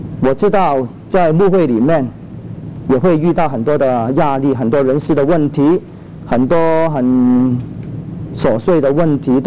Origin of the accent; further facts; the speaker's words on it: Chaozhou, Guangdong, China; 然后就去了一个潮语浸信会，我是潮州人